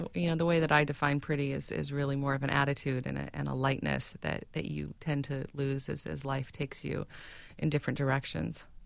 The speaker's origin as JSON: {"language": "English", "town": "Sacramento", "region": "California", "country": "United States", "tie": "born or raised there", "said": "but I am performing actually at a jazz festival in Sacramento this May, which is my hometown."}